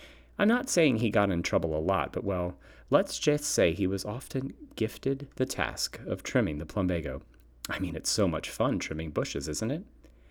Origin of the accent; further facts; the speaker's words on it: Town and Country, Missouri, United States; I grew up over in Town and Country in a subdivision called Pat Acres where, you guessed it, each lot was an acre, nice and big to support all manner of gardening, sports, and fun.